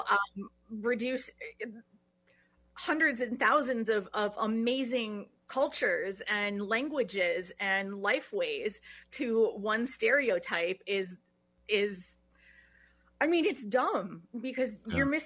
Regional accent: Madison, Wisconsin, United States; And I grew up here in Madison and Dejope, but, you know, so I didn't grow up in Black River.

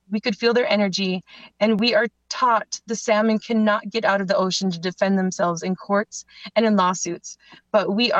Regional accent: North Dakota, United States; Black Bear Clan, and I'm Turtle Mountain from the I'm Anishinaabe from the Turtle Mountain Band of Chippewa.

